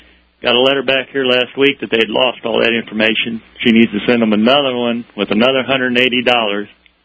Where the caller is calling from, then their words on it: Louisville, Missouri, United States; Louisville, Missouri.